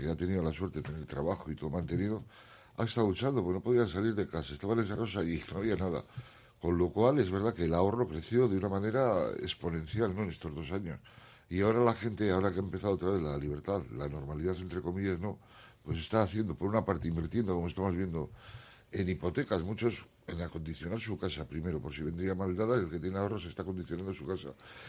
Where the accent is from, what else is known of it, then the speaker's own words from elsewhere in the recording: Bilbao, Basque Country, Spain; bilbaíno, me refiero a cuchitril